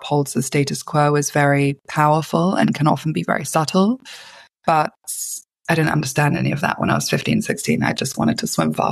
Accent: Kenya; also born or lived in Cape Town, South Africa; growing up in Kenya, when I would go home to the village where my father is from, they would say Muzungu, which means white person.

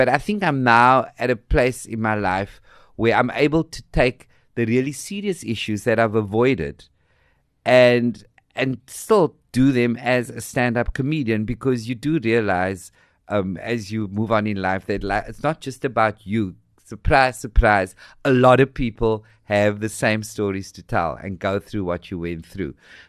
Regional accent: Cape Town, Western Cape, South Africa; growing up on the Cape Flats and the issue of straight and the issue of gay and how you conform

